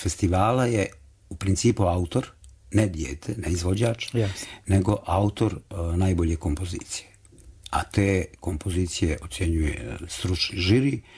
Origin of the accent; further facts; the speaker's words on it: Novi Travnik, Federation of Bosnia and Herzegovina, Bosnia & Herzegovina; sam početak je bio vezan za moj rodni grad, a to je Novi Travnik